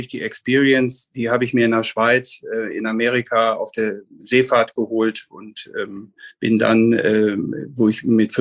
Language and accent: German; Bielefeld, North Rhine-Westphalia, Germany; Geboren bin ich in Bielefeld, bei Dr. Kramer in der Klinik und bis zu meinem 18. Lebensjahr hier gewesen, dann ein paar Jahre zur See gefahren und rumgetingelt und seitdem wieder Bielefelder.